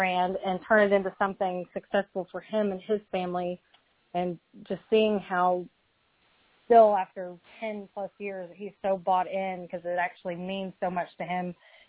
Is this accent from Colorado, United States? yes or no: no; Arkansas, United States; Hearing from somebody who came from my home state of Arkansas